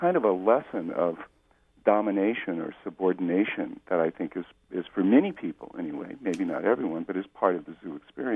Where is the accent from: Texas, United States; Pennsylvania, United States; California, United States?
California, United States; San Diego; you know, I grew up in San Diego, so I spent a lot of my childhood at the San Diego Zoo.